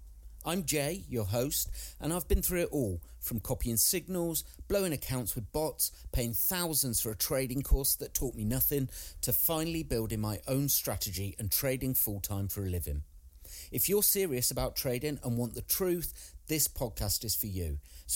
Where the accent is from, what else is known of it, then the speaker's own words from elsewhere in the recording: England, United Kingdom; I grew up in the Midlands, left school with a couple of GCSEs